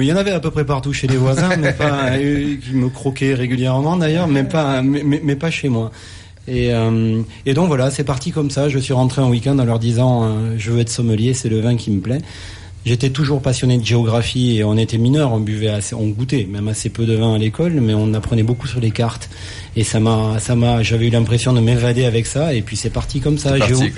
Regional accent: Bagnères-de-Bigorre, Occitanie, France; je viens de Bagnères-de-Bigorre, grande région viticole, bien sûr.

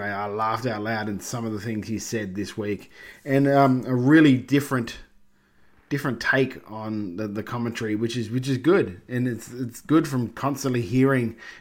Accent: Adelaide, South Australia, Australia; In Adelaide, my hometown

